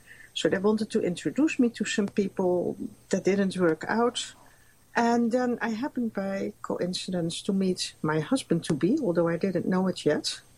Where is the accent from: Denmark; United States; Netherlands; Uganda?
Netherlands; Amsterdam, North Holland; I'm originally from Amsterdam, from a post-Holocaust surviving family. My parents survived the Holocaust in Holland